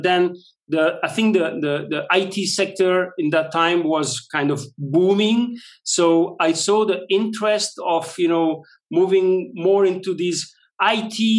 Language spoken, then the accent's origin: English; Belgium; I grew up in Belgium. So that means I was, in a way, exposed to different cultures, different languages since I was a kid.